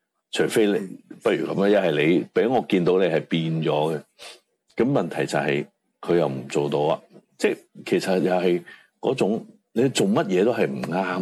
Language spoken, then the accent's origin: Cantonese; Hong Kong; moved away; 我哋香港人自己就走咗出去，我哋自己出去就做紧联系人。